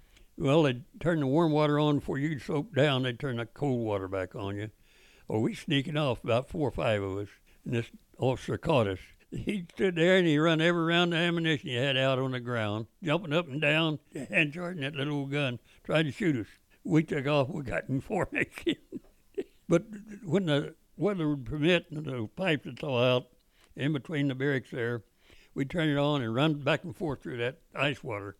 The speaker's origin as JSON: {"language": "English", "region": "Bible Belt", "country": "United States", "tie": "born or raised there", "said": "It's just not that I was against religion or anything, because I was raised in the Bible Belt, Baptist back there."}